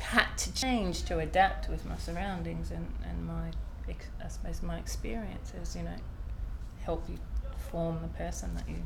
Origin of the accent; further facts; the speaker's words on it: Australia; guess what, I'm Australian